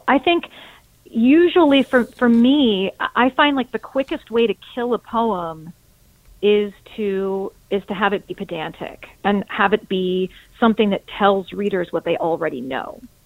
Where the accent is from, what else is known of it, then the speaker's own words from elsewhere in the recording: United States; what was happening in my country as an American, but also as a mother